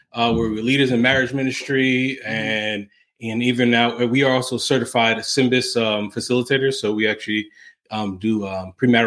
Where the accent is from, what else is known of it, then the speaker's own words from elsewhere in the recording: New York, United States; I'm originally from New York.